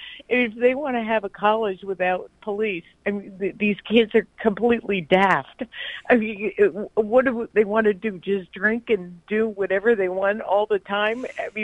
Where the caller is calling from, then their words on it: Pennsylvania, United States; From Pennsylvania.